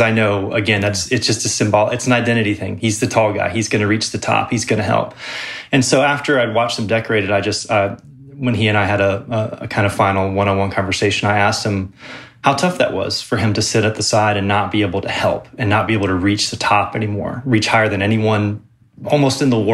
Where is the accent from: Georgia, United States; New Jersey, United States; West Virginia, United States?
Georgia, United States; Atlanta; I was a kid, I grew up in Atlanta, watched him at a Hawks Mavericks game